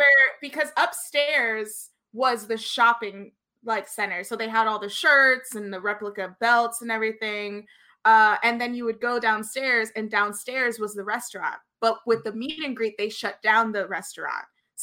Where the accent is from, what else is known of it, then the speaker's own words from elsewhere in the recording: New York, United States; Like growing up in New York and growing up in the Attitude Era where they were always in Madison Square Garden